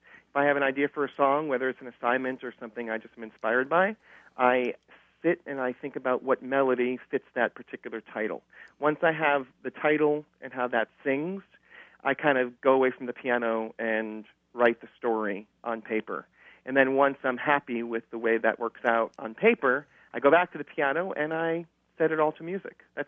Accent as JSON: {"language": "English", "town": "Point Pleasant", "region": "New Jersey", "country": "United States", "tie": "born or raised there", "said": "I was born in New Jersey, in Point Pleasant, and I grew up wanting to be an actor"}